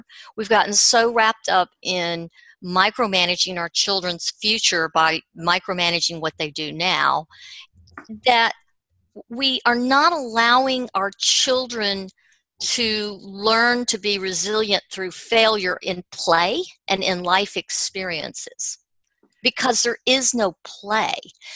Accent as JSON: {"language": "English", "region": "the South", "country": "United States", "said": "I've told y'all I'm from the South, so I have to tell stories."}